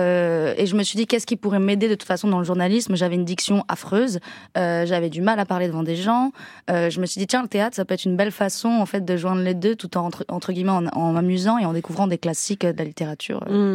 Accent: Toulouse, Occitanie, France; moved away as an adult; now in Paris, France; j'avais 18 ans, moi je viens de Toulouse, donc je venais d'arriver à Paris

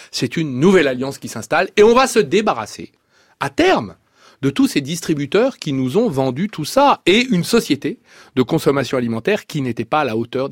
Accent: Bourgogne-Franche-Comté, France; j'ai été élu pendant 20 ans en région rurale. Je suis issu de la Bourgogne profonde, du Morvan

